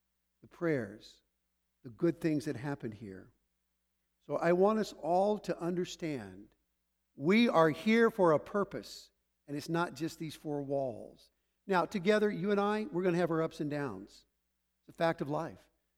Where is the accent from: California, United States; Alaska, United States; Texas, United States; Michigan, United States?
Texas, United States; Waco; You know the place? I grew up in Waco.